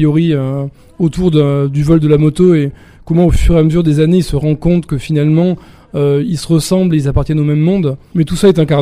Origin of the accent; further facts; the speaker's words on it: Nouvelle-Aquitaine, France; Nous, on vient du sud-ouest, du Lot-et-Garonne.